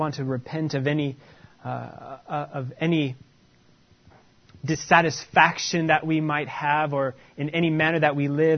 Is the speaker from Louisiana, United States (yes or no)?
no; Utah, United States; when I was talking about where I grew up in Utah, and I got to know the Mormon culture very well.